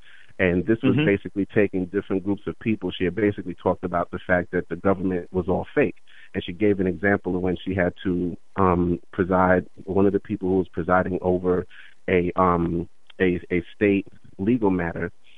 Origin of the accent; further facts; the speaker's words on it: Brooklyn, New York, United States; Yeah, Brooklyn. Yeah, that's where I'm from, too. So, I mean, I don't live there now, but I travel to New York all the time. But my family's still there.